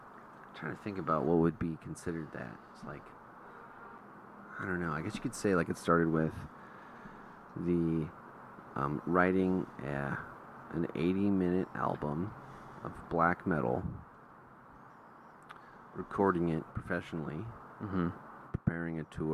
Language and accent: English; Redwood City, California, United States; That's true. I was born in Redwood City.